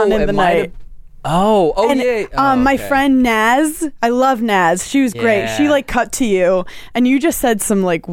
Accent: Brooklyn, New York, United States; We come from two different worlds. I'm from Brooklyn.

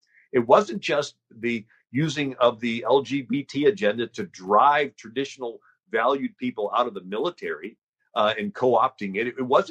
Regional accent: St. Louis, Missouri, United States; I'm from St. Louis, which is 30 miles from Ferguson.

